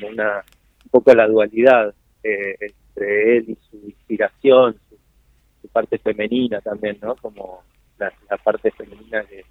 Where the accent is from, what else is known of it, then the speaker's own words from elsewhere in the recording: Mar del Plata, Buenos Aires Province, Argentina; now in Buenos Aires, Argentina; yo soy de Mar del Plata, me vine a vivir a Buenos Aires para, bueno, estudiar y trabajar.